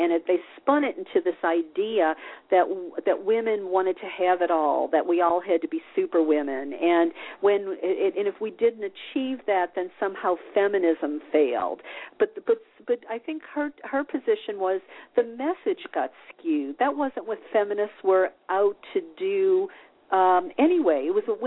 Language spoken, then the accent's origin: English; the South, United States; You know, look, I come from the South, and, you know, you're taught to be nice.